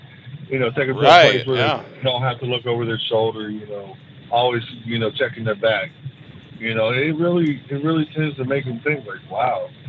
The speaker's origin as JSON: {"language": "English", "region": "Texas", "country": "United States", "tie": "born or raised there", "also_born_or_lived": "Wamego, Kansas", "said": "You know, I came from a small town in Texas. Actually, I was born in Kansas, Wamego, Kansas. And been living in Texas ever since I was like 1 year old."}